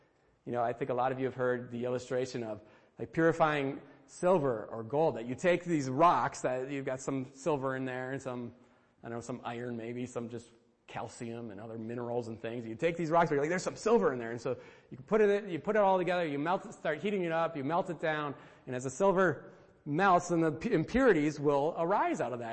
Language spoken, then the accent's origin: English; United States; I'm American. I can buy it.